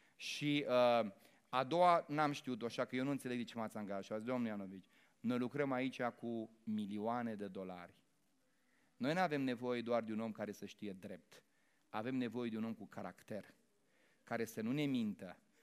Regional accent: Moldavia, Romania; Adică îmi dau seama că niște cuvinte nu sunt chiar mustăcească, da? Că sunt moldovean.

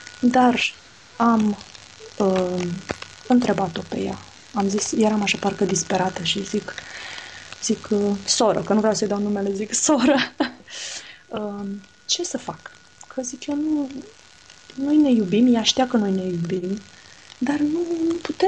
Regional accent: Constanța, Constanța County, Romania; Noi stăteam atunci în București cu chirie. Eu sunt din Constanța, deci părinții mei erau în Constanța.

